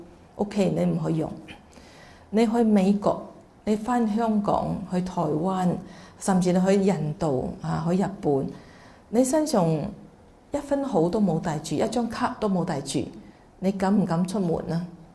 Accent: China; first language Mandarin; Cantonese is a second language; 尤其我是用廣東話就講出來呢，是少少有些直球的，少少有的，始終呢我的母語都是普通話、咁用普通話講就比較嚇、好似唔使思考嘅嚇

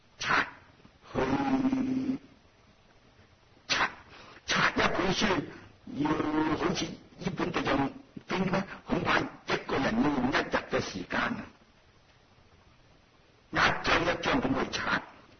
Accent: Anhui, China; 我知道我们家乡好像安徽省一个省听说只有两套大撞击

